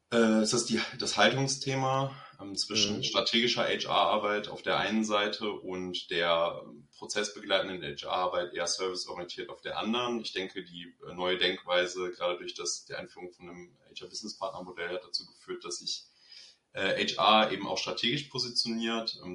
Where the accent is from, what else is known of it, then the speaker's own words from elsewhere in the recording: Cologne, North Rhine-Westphalia, Germany; ich komme aus Köln, bin hier geboren, aufgewachsen, in einem kleinen Nebenort, aber beruflich und auch von der Ausbildung her hier immer verankert gewesen in der Stadt